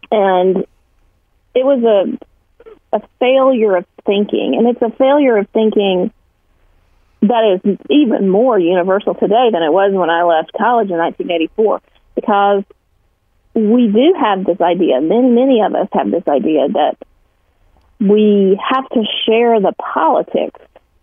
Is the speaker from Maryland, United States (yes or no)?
no; Alabama, United States; I grew up in Alabama during the 1960s and 70s. But I was a child. I was born in 1961.